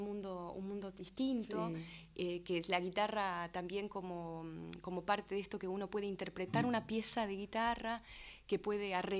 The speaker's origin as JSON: {"language": "Spanish", "town": "Chascomús", "region": "Buenos Aires Province", "country": "Argentina", "tie": "born or raised there", "said": "yo nací en Chascomús"}